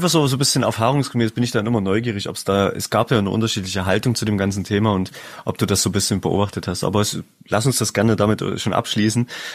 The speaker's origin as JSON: {"language": "German", "region": "Saxony", "country": "Germany", "tie": "born or raised there", "said": "als Sachse quasi, bin ich ja so ein bisschen in dem DDR-Sportsystem ja trotzdem irgendwie groß geworden"}